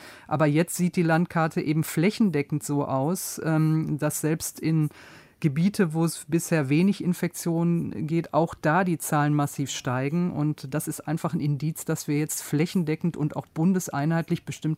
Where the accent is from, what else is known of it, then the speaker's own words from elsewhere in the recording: Duisburg, North Rhine-Westphalia, Germany; now in Berlin, Germany; ich fahre jetzt von, wo ich herkomme, von Duisburg nach Berlin in der Bahn 4 Stunden